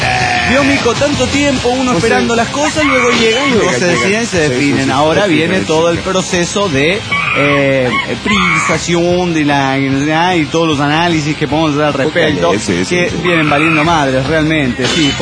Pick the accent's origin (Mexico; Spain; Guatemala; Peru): Mexico